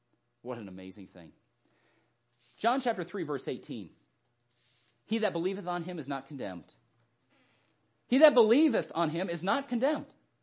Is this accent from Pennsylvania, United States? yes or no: no; Arizona, United States; I grew up in Arizona. Everything's brown. Everything's dirt.